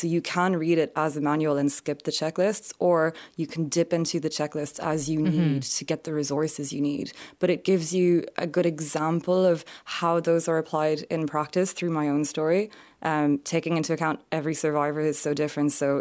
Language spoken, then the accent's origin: English; France; And you'd never tell from my accent, I'm French, my mom is French, so they're very touchy-feely